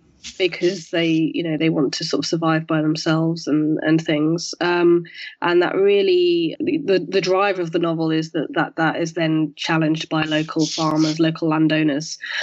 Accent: York, Yorkshire and the Humber, United Kingdom; I grew up in York, where I now live, although I did spend time away from my hometown.

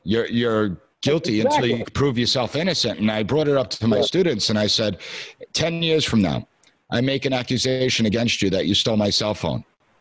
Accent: New York, United States; I'm from New York. They reelected de Blasio twice.

